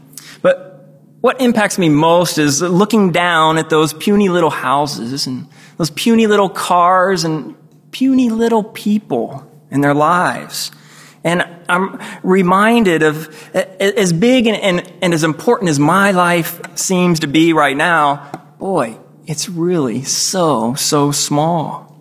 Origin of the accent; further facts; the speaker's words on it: United States; people often ask me, since I'm from America, what I most miss about America